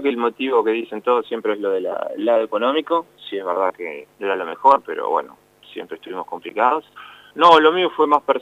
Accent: Mar del Plata, Buenos Aires Province, Argentina; moved away; dije, bueno, sí, soy de Mar del Plata.

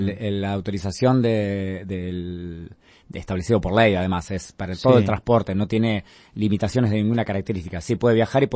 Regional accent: Junín, Buenos Aires Province, Argentina; yo soy de Junín, ustedes saben

